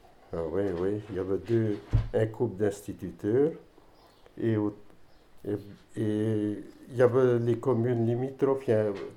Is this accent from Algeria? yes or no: no; Saint-Léger-des-Prés, France; je suis né à Saint-Léger-des-Prés en 1947 et j'ai tout le temps vécu dans la commune